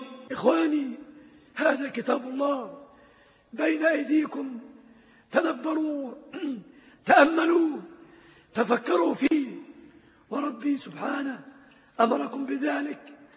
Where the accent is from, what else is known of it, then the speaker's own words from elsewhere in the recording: Egypt; في بلادنا مصر